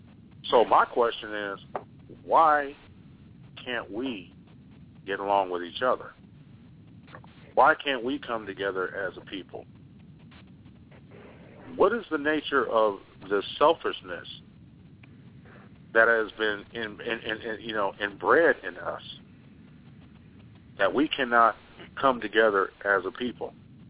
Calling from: Los Angeles, California, United States; Los Angeles.

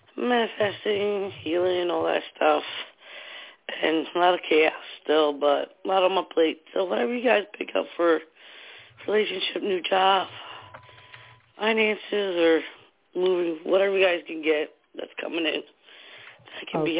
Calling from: New Jersey, United States; New Jersey. Yeah, I'm still there.

